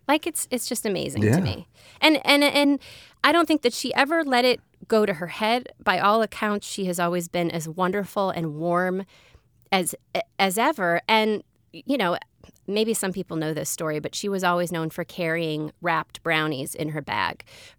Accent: Brooklyn, New York, United States; Because I feel like I grew up in Brooklyn and I had a very particular image of what I thought Italian food was.

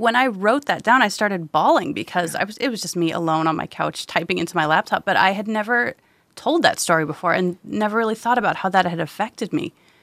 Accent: Wisconsin, United States; And I got to talk about growing up in Wisconsin because I visited a bar in Wisconsin.

